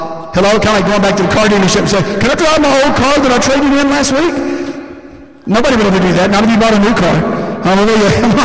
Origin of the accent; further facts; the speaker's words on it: the South, United States; I grew up in the Bible Belt, as some of you know